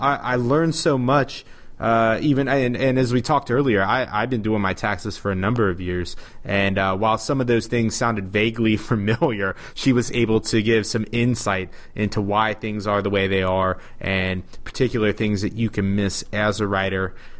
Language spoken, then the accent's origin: English; Cincinnati, Ohio, United States; You're from Cincinnati, my hometown.